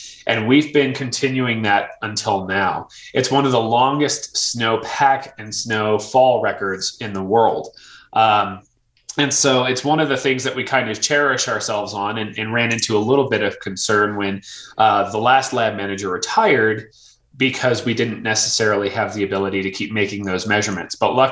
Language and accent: English; Denver, Colorado, United States; I grew up in Denver, Colorado